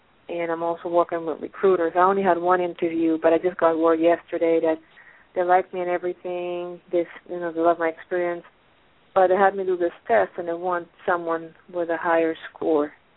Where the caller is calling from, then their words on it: Pennsylvania, United States; I'm calling from Pennsylvania.